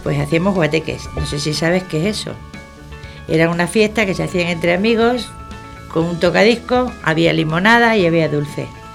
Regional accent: Spain; Yo soy muy española

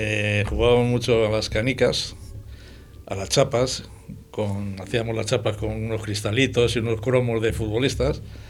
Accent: Madrid, Community of Madrid, Spain; born there; Yo en Madrid en el siglo pasado, 1954

